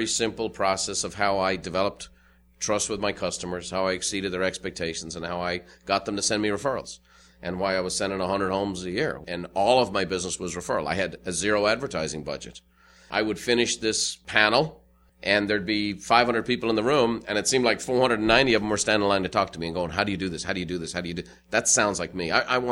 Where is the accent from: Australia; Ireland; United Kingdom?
Ireland; Dublin, Leinster; moved away as an adult; now in United States; Well, I born and raised in Dublin, Ireland. I came to America in 1986 on a vacation.